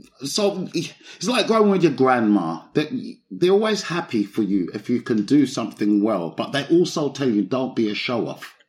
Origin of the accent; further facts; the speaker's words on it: Brockley, London, United Kingdom; I grew up in Brockley, South East London. So I've grown up, but Southwest and Southeast. But my growing up years, the young years, was mostly in Brockley.